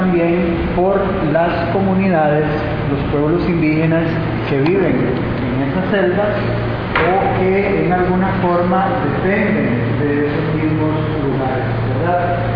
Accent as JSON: {"language": "Spanish", "country": "Costa Rica", "said": "soy de Costa Rica"}